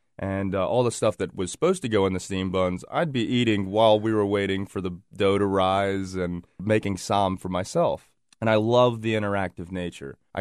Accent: United States; I'm very, very comfortable telling anyone that I'm an American, that as much as I like to know where I come from, that who I am is a valley kid.

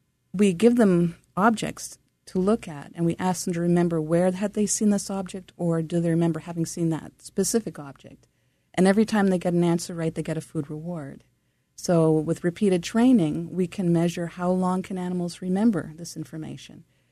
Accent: Timmins, Ontario, Canada; born there; I was born in Timmins, Canada, and that's where … was born.

